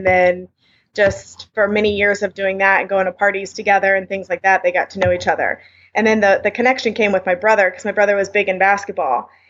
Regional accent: Fort Myers, Florida, United States; No, I grew up in Fort Myers, which is near Port Charlotte.

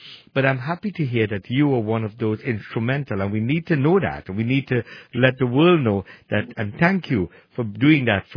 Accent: Trinidad & Tobago; I'm from Trinidad, the Caribbean, and we have many, many movie houses.

